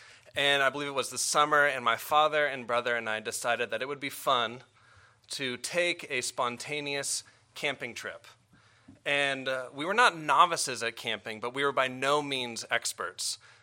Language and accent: English; San Diego, California, United States; Born and raised in San Diego.